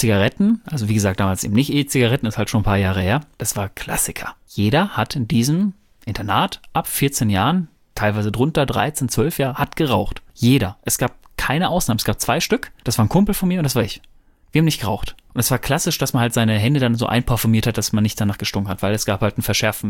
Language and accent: German; North Rhine-Westphalia, Germany